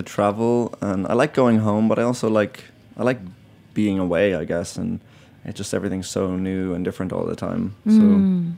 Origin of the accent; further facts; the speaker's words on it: Dublin, Leinster, Ireland; moved away as an adult; now in New York, United States; I'm from Dublin, Ireland, and I lived there till I was about 21, and then I came to New York.